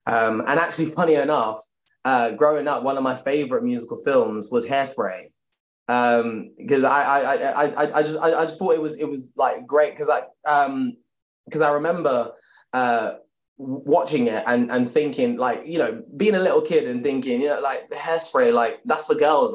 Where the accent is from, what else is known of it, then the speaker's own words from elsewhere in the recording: Leytonstone, London, United Kingdom; I grew up like in Leytonstone, not really like knowing much about the acting industry or anything like that.